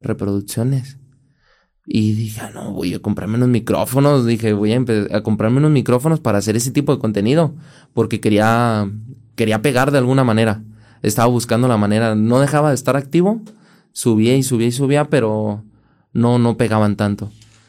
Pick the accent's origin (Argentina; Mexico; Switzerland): Mexico; Zapotlanejo, Jalisco; Ey, soy de Zapotlanejo, Jalisco.